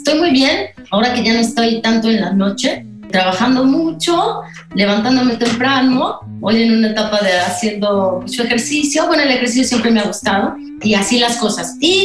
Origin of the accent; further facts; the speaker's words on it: Pachuca, Hidalgo, Mexico; yo crecí, tuve mi adolescencia en Pachuca. Allí estudié, me tocó mi época de estudiar la secundaria y la preparatoria. Entonces, pues yo era una chica provinciana tal cual